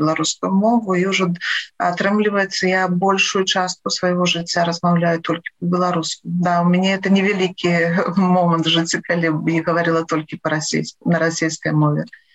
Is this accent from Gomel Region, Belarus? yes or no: yes; Loyew, Gomel Region, Belarus; born there; Я нарадзілася ў Лоеве. Та самае лепшае месца не толькі ў Беларусі, а на зямлі.